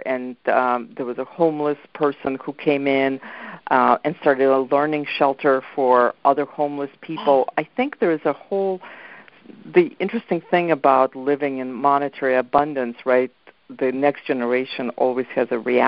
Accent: Ukraine; As you said, I grew up in Ukraine

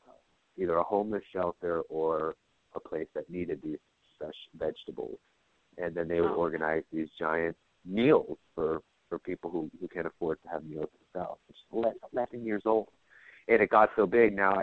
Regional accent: United States; I hate myself for being American.

